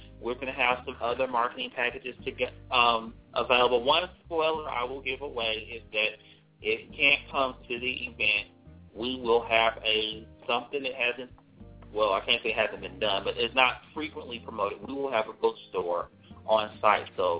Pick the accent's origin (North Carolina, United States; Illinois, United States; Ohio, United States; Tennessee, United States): North Carolina, United States; Winston-Salem; in 2006 in my hometown, Winston-Salem